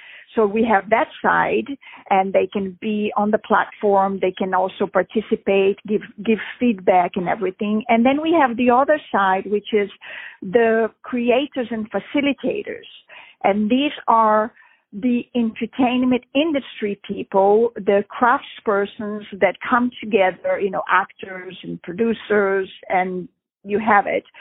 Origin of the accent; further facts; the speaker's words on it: Brazil; moved away as an adult; in my early 20s, I went from South America, I grew up in Brazil, to Europe.